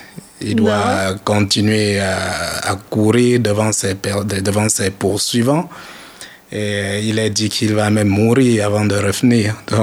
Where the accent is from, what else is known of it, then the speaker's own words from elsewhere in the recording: Baham, West, Cameroon; born there; cet endroit où je suis né au Cameroun, qui est une ville du Cameroun dans l'ouest